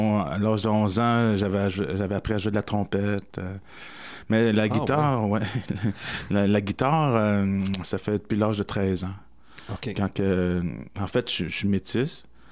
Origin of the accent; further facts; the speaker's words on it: Montreal, Quebec, Canada; En fait, j'ai grandi un peu à Montréal aussi. J'ai passé mon adolescence ici. J'ai fait mon secondaire.